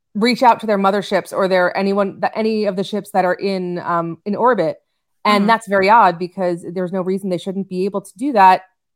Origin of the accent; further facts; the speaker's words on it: New York, United States; I mean, let me tell you, I grew up on Long Island and good luck if you're trying to get off that island